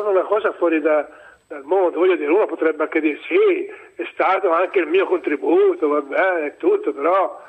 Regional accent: Montecatini Terme, Tuscany, Italy; Innanzitutto lo pongo al mio paese, qui a Montecatini.

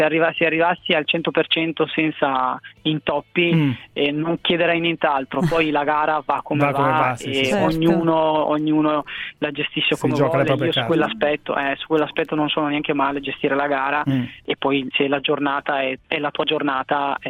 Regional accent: Eritrea; E avevo un'idea di portarmeli in Eritrea, perché comunque essendo il mio paese d'origine

